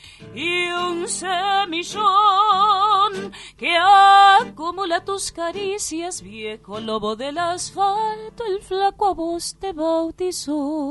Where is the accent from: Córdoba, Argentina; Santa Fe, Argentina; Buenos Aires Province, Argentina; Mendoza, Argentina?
Buenos Aires Province, Argentina; Florencio Varela; now in Buenos Aires, Argentina; yo soy de Florencio Varela, del conurbano bonaerense. Soy profe, docente allá, también en la Casa de la Cultura.